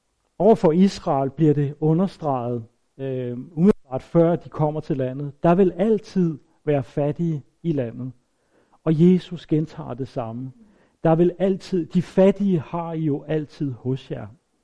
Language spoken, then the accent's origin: Danish; Karlslunde, Zealand, Denmark; i Karlslunde, hvor jeg kommer fra